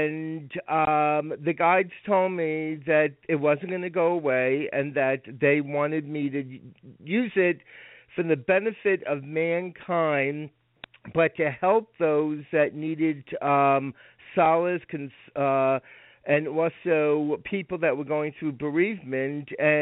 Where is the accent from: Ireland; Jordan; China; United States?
United States; Rockland County, New York; And when I was about, I would say, 11 years old, and I was raised in Rockland County, New York, my grandmother had passed away.